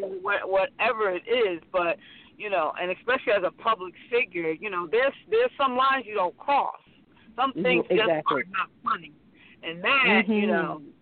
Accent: Newark, New Jersey, United States; now in Florida, United States; But I'm originally from New Jersey. I'm originally from Newark.

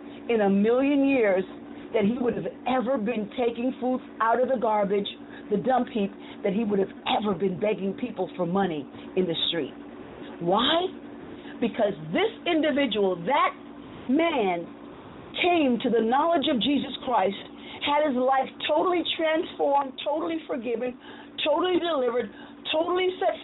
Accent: United States; and I was born in America, I'm an American, naturally born here.

